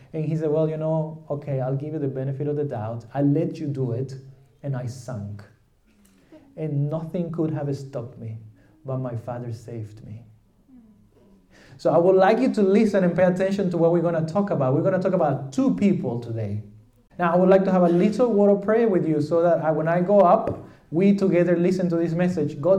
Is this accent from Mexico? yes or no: yes; southern Mexico, Mexico; English is a second language; So I'm from Mexico. And I come from the south part of Mexico. But when I was little, I used to live in the northern part of Mexico.